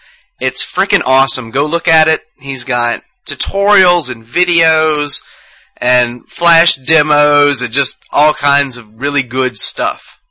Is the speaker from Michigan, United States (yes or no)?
no; Mississippi, United States; I'm from Mississippi. Well, Mississippi's pretty big and we're not from the same spot